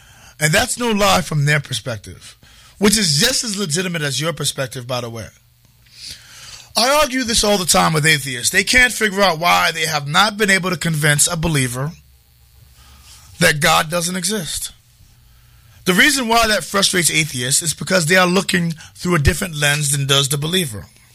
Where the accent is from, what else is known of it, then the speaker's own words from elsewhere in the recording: New York City, New York, United States; from Harlem, the lowest paid man in the room